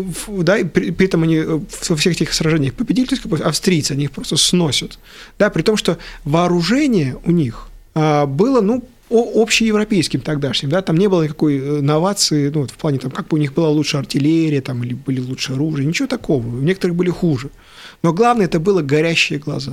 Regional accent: Estonia; вот я эстонец, на эстонском языке, да, мне не нужно быть, становиться русским, как это было при Советской России

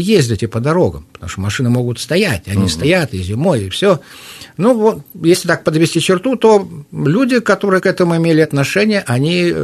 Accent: Belarus; Я говорю, ну, я из Беларуси, мы еще не достигли такого уровня, чтобы страховые полисы

